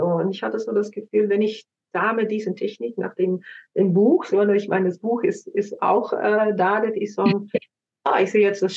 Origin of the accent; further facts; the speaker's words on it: Netherlands; German is a second language; now in Germany; Ich komme ursprünglich aus Holland. Das wird man vielleicht auch mal zwischendurch hören.